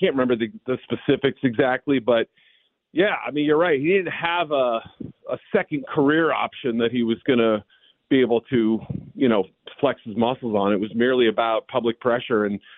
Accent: New England, United States; because I grew up in New England and remember him all too well, unfortunately.

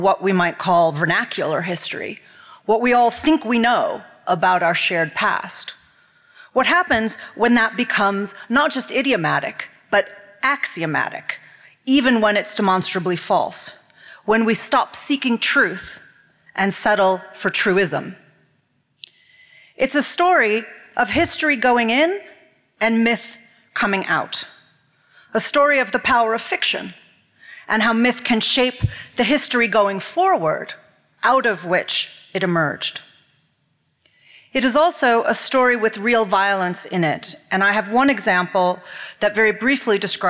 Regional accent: United States; accent: American; now in London, United Kingdom; I'm an American who lives in London, and I'm very accustomed to having my accent mocked all of the time

